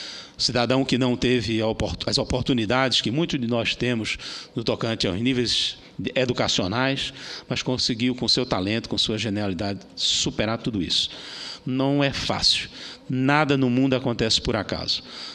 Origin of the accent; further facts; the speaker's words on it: Pernambuco, Brazil; born there; o presidente Lula, como eu, nascemos em Pernambuco